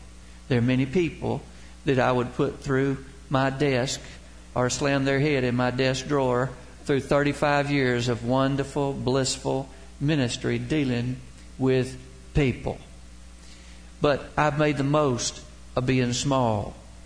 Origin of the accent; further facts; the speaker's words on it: Georgia, United States; born there; It's only by the grace of God that I was born in Georgia. I'm thankful I was born in Georgia